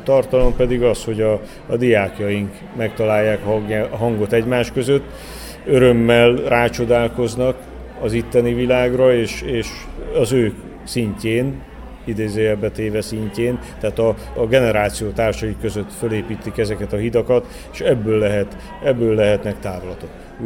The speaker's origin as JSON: {"language": "Hungarian", "town": "Sopron", "region": "Győr-Moson-Sopron", "country": "Hungary", "tie": "born there", "said": "én magam Sopronban születtem, a leghűségesebb város polgáraként"}